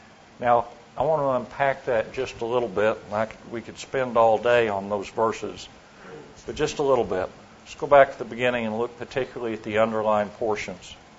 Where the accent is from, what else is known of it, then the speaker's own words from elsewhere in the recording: Oklahoma City, Oklahoma, United States; I said my name … I'm from Oklahoma City, married to my bride, Neanne. We've been married for 34 years.